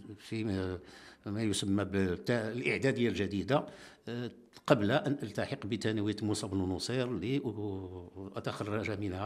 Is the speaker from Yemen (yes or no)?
no; Khemisset, Rabat-Salé-Kénitra, Morocco; born there; أنا من مواليد مدينة الخميسات، زددت في يوم 11 من شهر دوجنبير سنة 1956